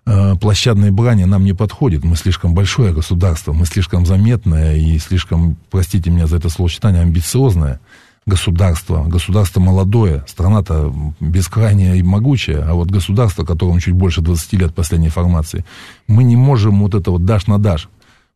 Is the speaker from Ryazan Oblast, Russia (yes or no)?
no; Novosibirsk, Novosibirsk Oblast, Russia; Представляете, я вот новосибирец. Я и сейчас живу в Новосибирске.